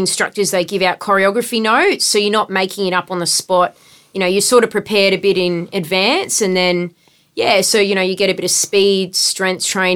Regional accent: Melbourne, Victoria, Australia; I grew up in Melbourne. I never, I was never close to the ocean.

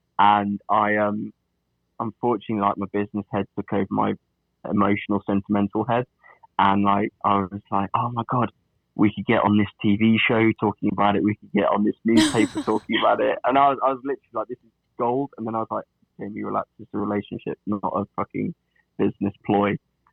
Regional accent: England, United Kingdom; now in New York, United States; I'm from England

